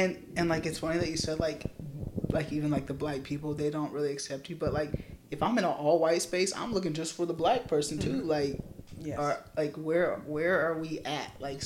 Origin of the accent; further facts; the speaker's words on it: El Dorado, Kansas, United States; No, I'm from El Dorado.